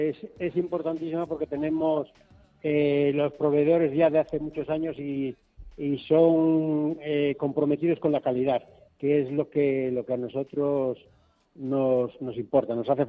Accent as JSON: {"language": "Spanish", "town": "Leitariegos", "region": "Asturias", "country": "Spain", "tie": "born or raised there", "said": "el laurel de Leitariego, que es mi pueblo"}